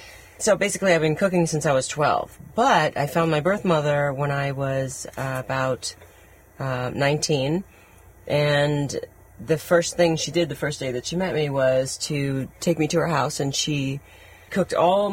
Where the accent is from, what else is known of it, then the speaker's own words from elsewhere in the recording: Virginia, United States; also born or lived in Korea; So I was adopted by my parents at the age of three and grew up in Virginia.